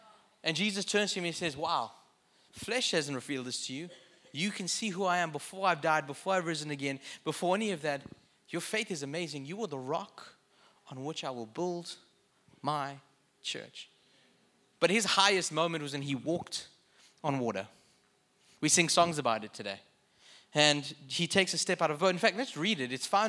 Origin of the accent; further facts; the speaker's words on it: South Africa; I'm from South Africa.